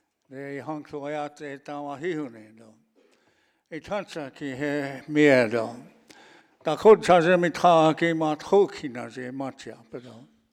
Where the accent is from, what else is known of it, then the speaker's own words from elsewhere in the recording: South Dakota, United States; I come from the Yankton Reservation. I am the leader of that tribe, the chairman.